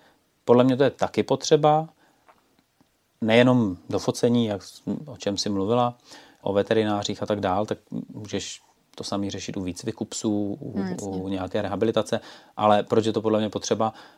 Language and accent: Czech; Brno, South Moravian Region, Czechia; teda tím, že jsem z Brna, z Moravy